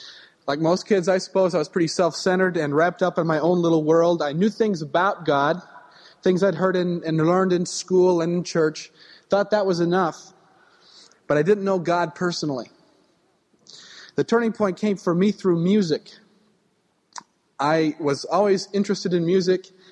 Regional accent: Prinsburg, Minnesota, United States; now in Minneapolis, United States; I grew up in Minnesota in a small town called Princeburg, about 100 miles west of here.

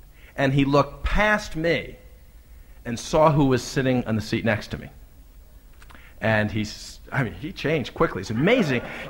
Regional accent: New Jersey, United States; I, at the time, was growing up in New Jersey, and I guess it still is that way.

